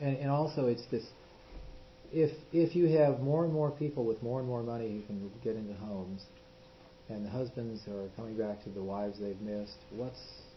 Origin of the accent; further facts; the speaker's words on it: San Lorenzo, California, United States; I was born and raised in one in California. San Lorenzo.